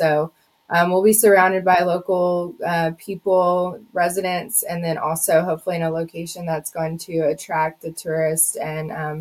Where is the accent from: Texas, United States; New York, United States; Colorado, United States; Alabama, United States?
Texas, United States; Austin; because we're from Austin as well.